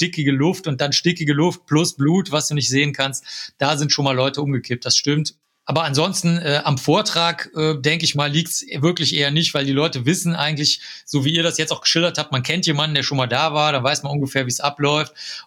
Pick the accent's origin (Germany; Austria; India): Germany; North Rhine-Westphalia; oder sogar als Schüler habe ich den schon gehabt. Da konnte man bei uns in Nordrhein-Westfalen, ist das alles sehr niederschwellig